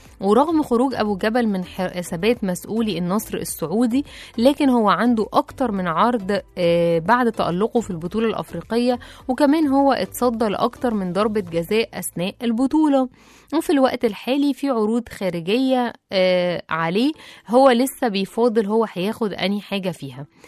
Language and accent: Arabic; Egypt; يعني احنا كمصريين طبعا سبنا الفرح وفرحة العروسين